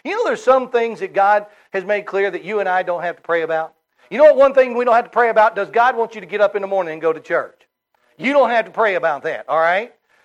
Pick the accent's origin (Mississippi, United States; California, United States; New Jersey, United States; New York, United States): Mississippi, United States; I was in my hometown in Mississippi. I'm from North Mississippi. I live in a suburb of Memphis, Tennessee.